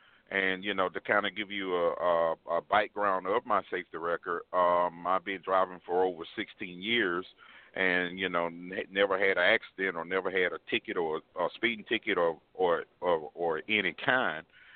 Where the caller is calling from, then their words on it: Georgia, United States; I'm calling from Georgia.